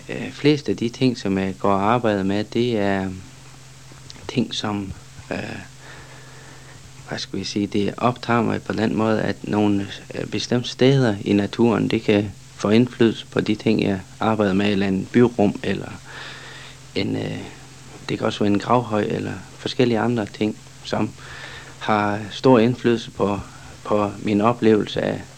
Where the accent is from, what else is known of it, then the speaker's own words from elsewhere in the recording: North Denmark Region, Denmark; Ja, jeg er 36 år og er født og opvokset her i Thy.